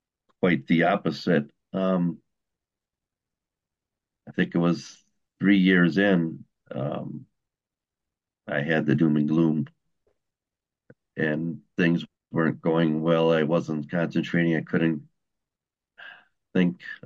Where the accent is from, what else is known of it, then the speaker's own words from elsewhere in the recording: Wisconsin, United States; I'm from Wisconsin.